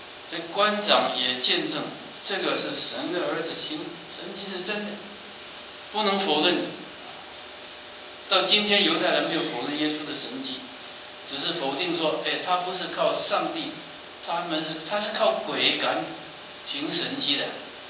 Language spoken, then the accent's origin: Chinese; China; 我们中国人举手呼吁，莫施于人，那这是消极的讲法